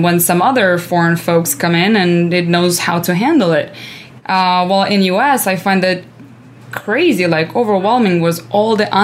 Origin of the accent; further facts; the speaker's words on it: Ukraine; I grew up in Ukraine, and just the, playing in the dirt and scraping and falling